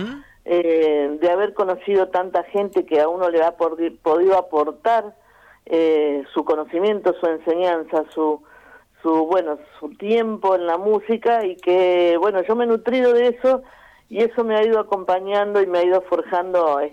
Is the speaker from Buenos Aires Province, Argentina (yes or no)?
no; Santa Fe, Argentina; me identifica a mí como santafesina